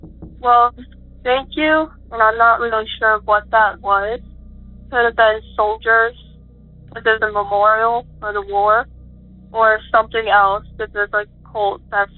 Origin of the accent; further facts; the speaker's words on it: Johnston, Rhode Island, United States; I'm from Johnston, Rhode Island.